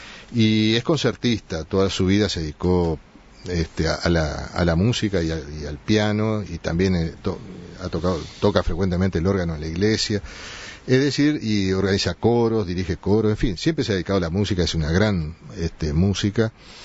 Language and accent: Spanish; Paysandú, Uruguay; mi hermana … que vive en Paysandú, de donde soy oriundo.